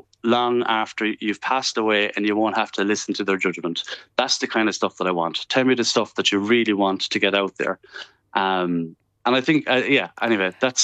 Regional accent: Ireland; I'm a traveller, but I'm also Irish

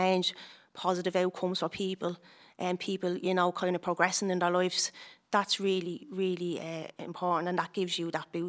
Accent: Ballymun, County Dublin, Ireland; I'm from Ballymun myself

